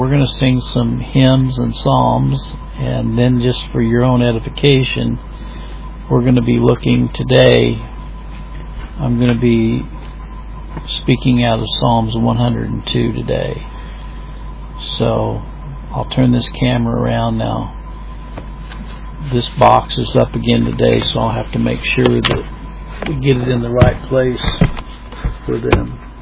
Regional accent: Missouri, United States; I was born in the state of Missouri. That's my home state.

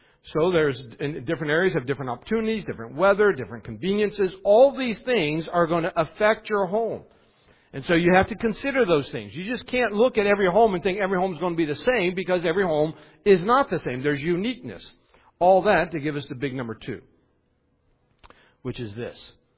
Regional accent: West Virginia, United States; When growing up in West Virginia, when I lived on the farm, we were right near the river.

